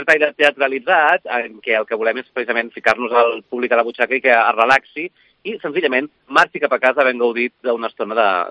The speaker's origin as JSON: {"language": "Catalan", "town": "Olesa de Montserrat", "region": "Catalonia", "country": "Spain", "said": "jo soc d'Olesa de Montserrat, però no de la província de Barcelona."}